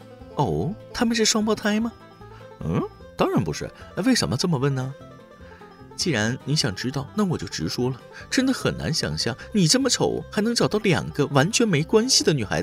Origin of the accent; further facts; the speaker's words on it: northern China, China; 因为我是北方人，所以小时候主要是吃甜粽子，